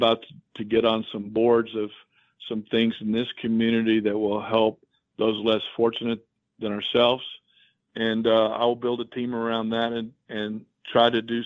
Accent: Hobbs, New Mexico, United States; I'm from Hobbs, New Mexico.

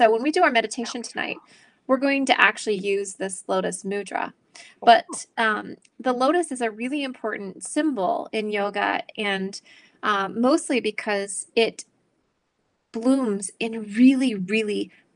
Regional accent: Scotland, United Kingdom; It's because I am Scottish.

